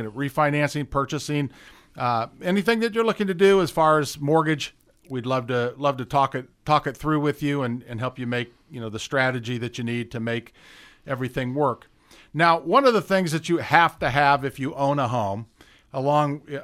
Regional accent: Indianapolis, Indiana, United States; now in Carmel, United States; I grew up in Indianapolis and went to North Central High School. I moved to Carmel years ago just because that's where we found a house.

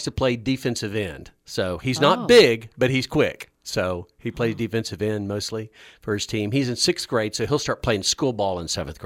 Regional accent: Houston, Texas, United States; I'm from Houston.

